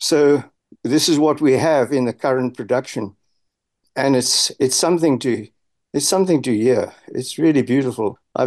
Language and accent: English; South Africa; I just decided to be honest and say I'm from South Africa.